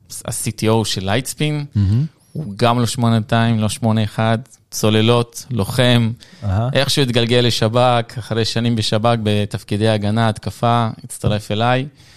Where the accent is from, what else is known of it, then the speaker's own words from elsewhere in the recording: Kiryat Ata, Haifa District, Israel; also born or lived in Ukraine; עלינו לארץ ב-95, בקריות, מקריית אתא.